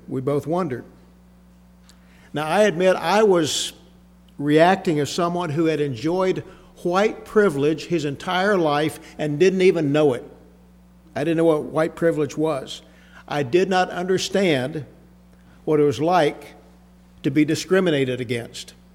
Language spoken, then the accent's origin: English; Texas, United States; When I was growing up in Texas in the 1950s and 60s, our society was even more racially divided than it is now.